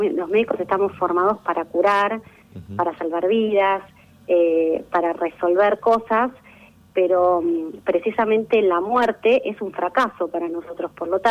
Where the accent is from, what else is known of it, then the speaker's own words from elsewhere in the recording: Morón, Buenos Aires Province, Argentina; yo soy de Buenos Aires, vengo de toda una familia de médicos. Viví parte de mi vida en Morón y en Castelar porque mis abuelos tenían un sanatorio.